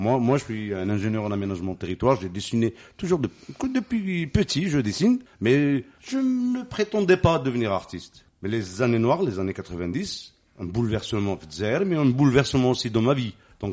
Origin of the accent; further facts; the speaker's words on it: Aïn Benian, Algiers Province, Algeria; Donc déjà … mais je viens pas du Sahara, hein. Moi je viens de Imbnian, de Guyouville.